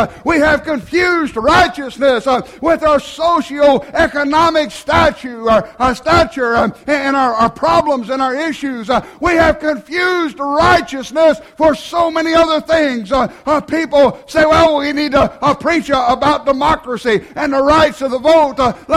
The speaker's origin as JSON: {"language": "English", "country": "United States", "tie": "born or raised there", "said": "I'm glad, though, that I am still an American. I'm glad that I've been privileged to be born here. I'm glad that I've grown up here"}